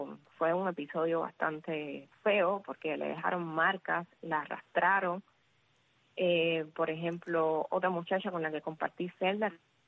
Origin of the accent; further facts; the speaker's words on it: Havana, Cuba; now in Camagüey, Cuba; Me dice que me vaya a La Habana, porque yo soy natural de La Habana